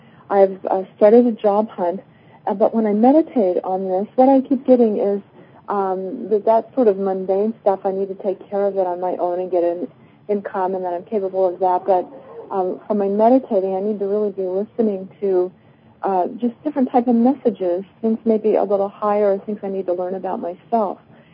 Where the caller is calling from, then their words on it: Lynnwood, Washington, United States; I'm calling from Linwood. Linwood, Washington.